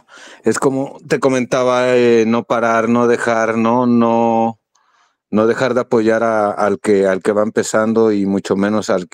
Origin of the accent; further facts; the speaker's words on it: Mexico; Sí, ¿qué crees que la mayoría sí somos de aquí de México?